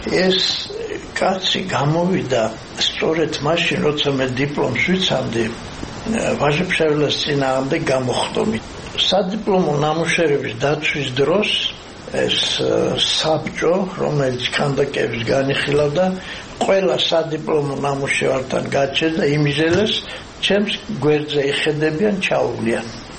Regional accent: Arkhoti, Mtskheta-Mtianeti, Georgia; პირიქით ხევსურიდა, საიდანაც ჩვენ მართლა ვართ არხოტიდან ვარ ჩამოსული

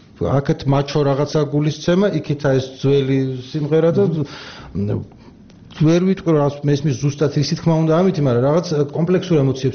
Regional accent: Baghdati, Imereti, Georgia; მეც ბაღდათიდან ვარ, რიგიდან ვარ

